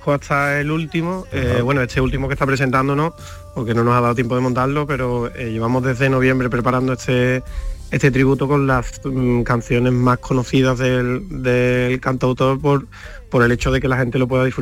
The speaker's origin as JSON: {"language": "Spanish", "region": "Andalusia", "country": "Spain", "said": "el que somos los dos de Andalucía, la edad, que somos de la misma edad"}